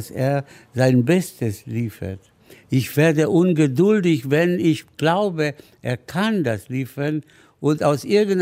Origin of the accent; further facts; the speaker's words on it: Argentina; born there; German is a second language; Ich bin in Argentinien geboren, also ein bisschen lateinischer Blut ist mein Körper